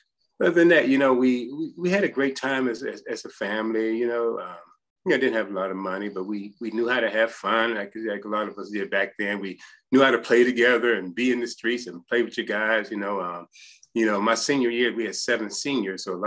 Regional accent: Beaver Falls, Pennsylvania, United States; Well, Beaver Falls, it was a lot of fun growing up in Beaver Falls.

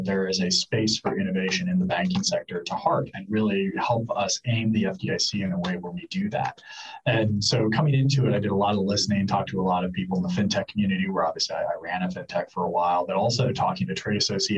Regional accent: Illinois, United States; So, you know, I'm from Illinois, so the state of Illinois issues a bank charter.

